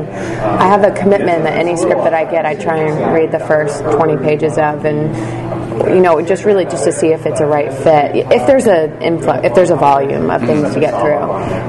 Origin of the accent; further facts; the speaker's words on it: Pensacola, Florida, United States; No, I'm from Pensacola, Florida.